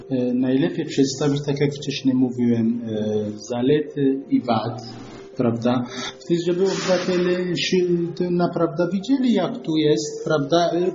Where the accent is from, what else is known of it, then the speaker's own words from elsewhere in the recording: Ethiopia; now in Poland; jestem lekarzem, pochodzę z Etiopii, czyli jestem Polakiem pochodzenia etiopskiego.